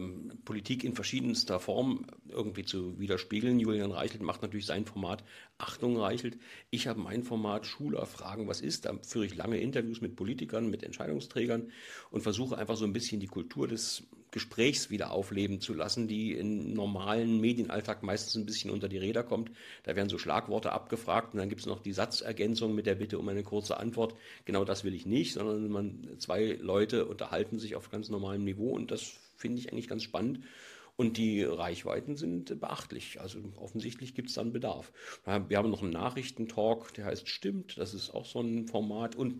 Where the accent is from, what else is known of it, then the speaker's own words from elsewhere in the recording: East Germany, Germany; Ich komme ja aus der DDR